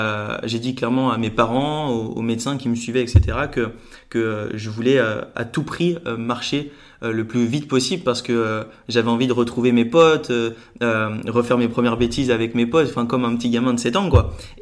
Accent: Lunéville, Grand Est, France; J'ai grandi en Lorraine, à côté de Nancy.

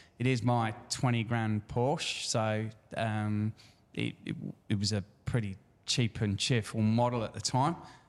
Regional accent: Leicester, East Midlands, United Kingdom; now in Australia; Originally, a Leicester lad.

